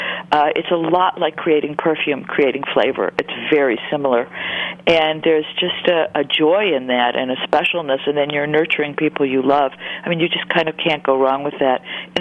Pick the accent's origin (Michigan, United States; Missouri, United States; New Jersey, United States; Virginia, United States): Michigan, United States; Detroit; now in Bay Area, United States; I grew up in Detroit.